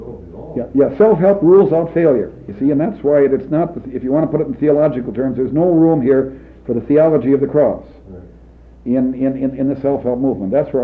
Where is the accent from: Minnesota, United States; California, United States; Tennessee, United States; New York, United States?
Minnesota, United States; And since I come from Minnesota, we're the home of the big spender